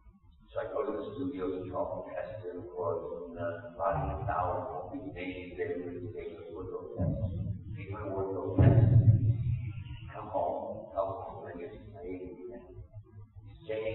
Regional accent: Toledo, Ohio, United States; And he's from Toledo. I'm from Toledo. He's Lebanese. I'm Lebanese.

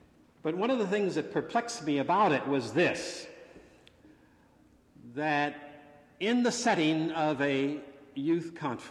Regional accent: Ohio, United States; as a Methodist young person growing up in Ohio and engaging in conference and regional youth workshops

